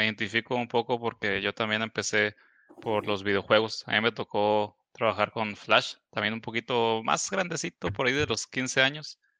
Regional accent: Sonora, Mexico

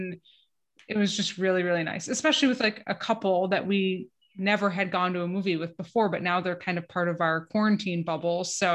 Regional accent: Royal Oak, Michigan, United States; Imagine Royal Oak, which is in my hometown, and they did a phenomenal job and the staff was incredible.

